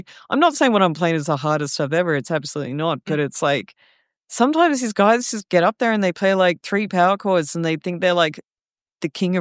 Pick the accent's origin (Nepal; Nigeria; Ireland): Ireland; I'm Irish. I need the small talk.